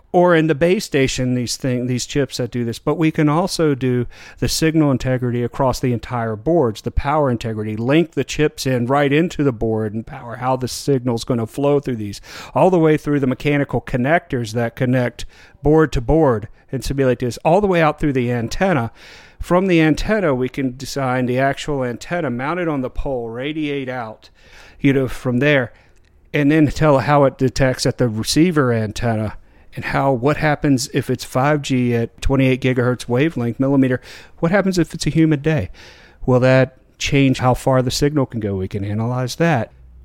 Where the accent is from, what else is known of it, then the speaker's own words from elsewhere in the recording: Texas, United States; I'm going to answer because, you know, I'm coming from Texas, that barbecue smoker better be big.